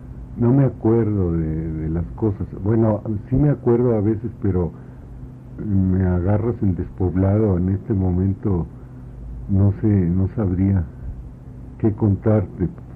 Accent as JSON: {"language": "Spanish", "region": "Coahuila", "country": "Mexico", "said": "aunque yo soy de Coahuila"}